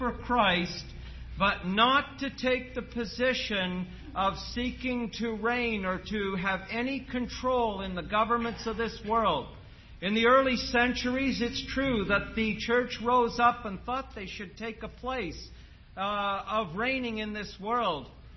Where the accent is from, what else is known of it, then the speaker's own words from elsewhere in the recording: Canada; I'm from Canada